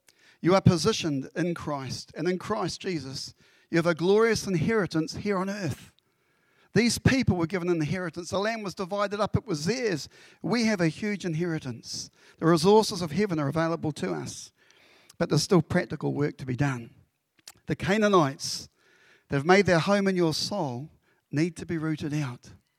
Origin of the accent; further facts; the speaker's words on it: Papua New Guinea; Growing up in Papua New Guinea, one of the things we used to love to do when we went to Wewak was go into little caves around the waterfront.